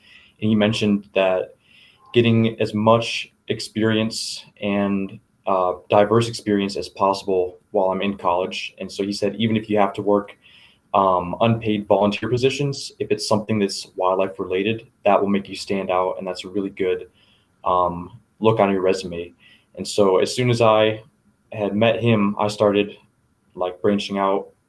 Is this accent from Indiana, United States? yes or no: yes; Indiana, United States; now in Wyoming, United States; I'm from Indiana originally.